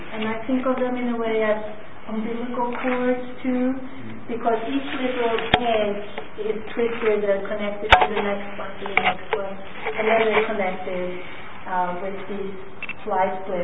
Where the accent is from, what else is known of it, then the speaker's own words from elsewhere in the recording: Uppsala, Uppsala County, Sweden; also born or lived in Linköping / India; now in New York, United States; I was born in Linköping, Sweden, which is near Gothenburg. I grew up in Uppsala. And after that, I've lived in India and in New York since 1969.